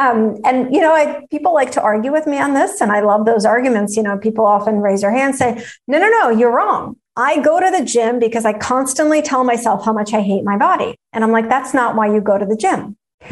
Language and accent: English; Russia; You know, I grew up in Russia. It was kind of the only way.